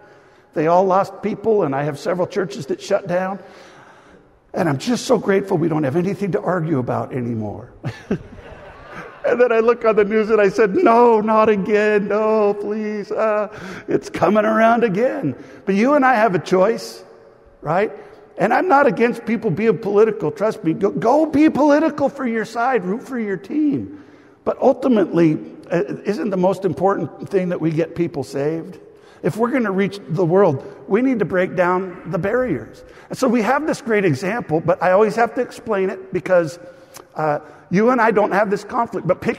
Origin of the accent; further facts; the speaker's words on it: Washington, United States; No, I don't ever get an amen on the husky thing, but I grew up in Washington, so.